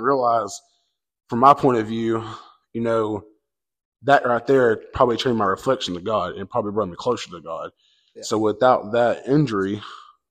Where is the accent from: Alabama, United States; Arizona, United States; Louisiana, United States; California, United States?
Alabama, United States; Cleveland; I'm from Cleveland, Alabama.